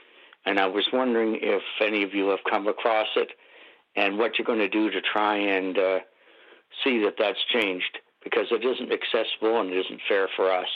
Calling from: Parksville, British Columbia, Canada; I'm calling you from Parksville, B.C.

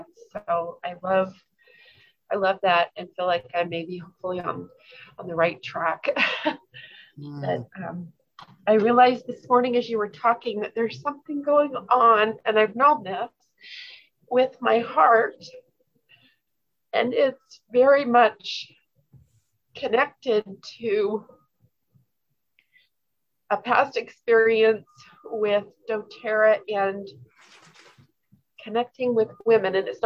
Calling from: Saratoga Springs, Utah, United States; I'm actually in Utah, down in Saratoga Springs.

